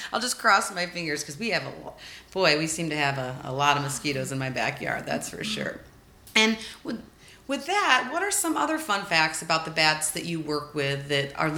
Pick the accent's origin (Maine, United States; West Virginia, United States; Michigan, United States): Michigan, United States; I grew up in Michigan, a farm kid, and one of my favorite childhood memories is on the side of the barn at my friend's house